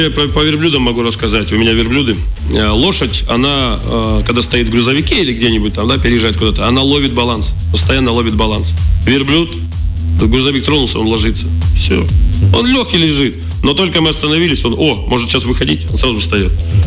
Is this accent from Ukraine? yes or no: yes; Ukraine; я с Украины сам